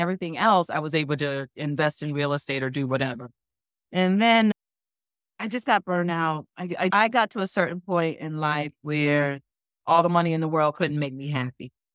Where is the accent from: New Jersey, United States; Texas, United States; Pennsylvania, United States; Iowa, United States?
New Jersey, United States; Newark; And we grew up in Newark. I was raised in Newark.